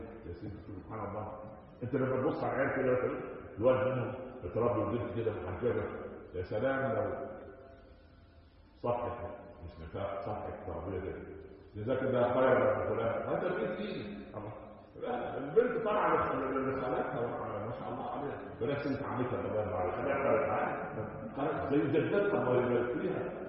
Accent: Upper Egypt, Egypt; عندنا في الصعيد

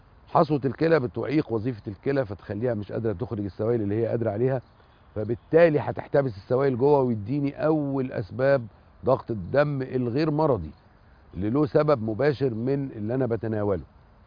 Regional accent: Egypt; وإحنا عندنا في مصر ملح صخري بيجي من سيوة وبيجي من جبال سيناء.

